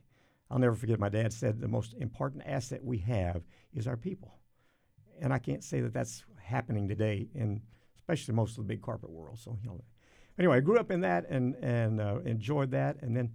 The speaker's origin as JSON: {"language": "English", "town": "Waco", "region": "Texas", "country": "United States", "tie": "born or raised there", "said": "Well, I was born and raised in Waco."}